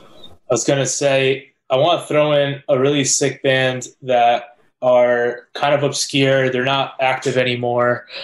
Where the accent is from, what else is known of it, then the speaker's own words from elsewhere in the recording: Elizabeth, New Jersey, United States; They're from my hometown. I'm from Elizabeth.